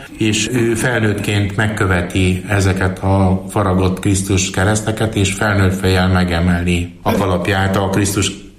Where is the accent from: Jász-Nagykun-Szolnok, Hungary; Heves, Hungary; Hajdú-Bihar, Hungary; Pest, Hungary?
Heves, Hungary; Gyöngyös; born there; Hát meg én, mert én Gyöngyöshöz születtem